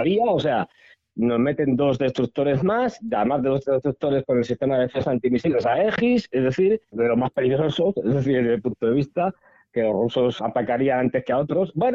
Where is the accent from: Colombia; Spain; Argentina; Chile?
Spain; seguimos siendo esos españoles paletos que están esperando a que lleguen los americanos.